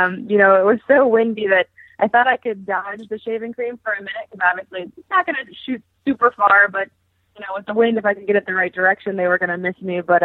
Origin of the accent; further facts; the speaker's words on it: United States; You know, being an American player, I root for all the Americans really hard.